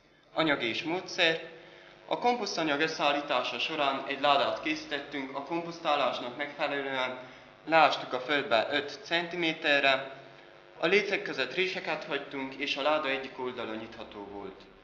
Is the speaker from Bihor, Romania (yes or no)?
no; Miercurea Ciuc, Harghita, Romania; Csíkszeredából jöttünk, a Hargita hegység lábánál és az Olt folyó partján elhelyezkedő megyarangú város. Közel 50 ezer lakóssal rendelkezünk, dinamikusan fejlődő megyeközpont.